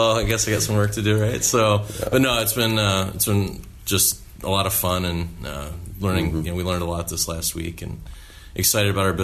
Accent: Chicago, Illinois, United States; from Chicago, and we have transitioned into basically a lead generation company.

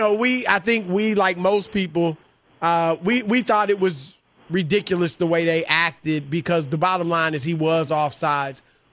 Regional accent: Baton Rouge, Louisiana, United States; Louisiana is in the house. I'm from Baton Rouge.

